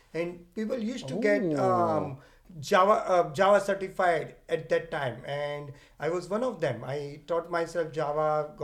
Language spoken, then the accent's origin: English; India; moved away as an adult; now in United States; I immigrated from India. I grew up in India. I always say India is my mother, US is my father.